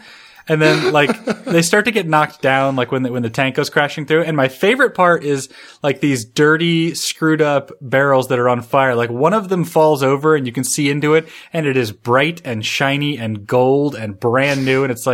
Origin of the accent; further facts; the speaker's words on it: United States; I'm sorry for being an American. There's literally nothing I could do about it.